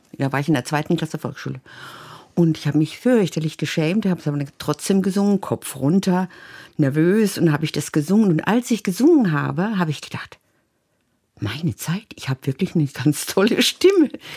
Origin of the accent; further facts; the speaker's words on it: Würzburg, Bavaria, Germany; Ich bin ja nicht da in die alte Musik hineingeboren worden, in meiner Heimatstadt in Würzburg.